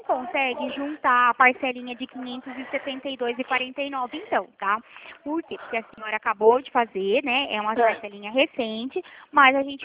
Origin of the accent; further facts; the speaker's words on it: São Paulo, Brazil; Não, eu sou de São Paulo.